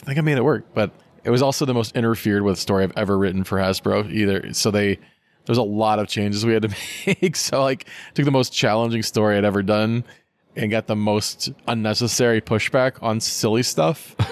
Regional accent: Dayton, Ohio, United States; Like, no, I grew up in I was born in Dayton, Ohio.

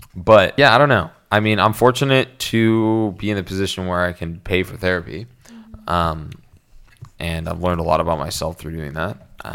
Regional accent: Canada; do I look that inviting to have like a really like open conversation about politics that I'm Canadian?

